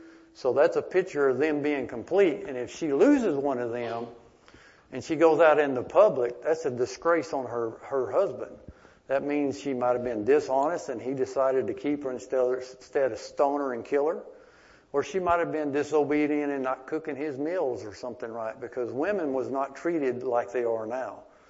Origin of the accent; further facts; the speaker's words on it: Holly Grove, Arkansas, United States; also born or lived in Texas; And like I was born in Texas, but I was raised in Holly Grove.